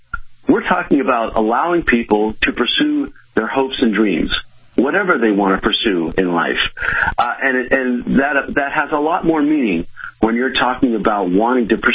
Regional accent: San Francisco, California, United States; I'm almost 59 now, and it's just been a part of who I am growing up in San Francisco with all the great teams with Willie Mays and Willie McCovey and Juan Marichal.

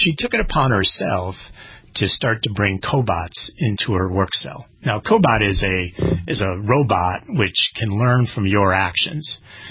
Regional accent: United States; And people ask me about working for a French company as an American, those kinds of things.

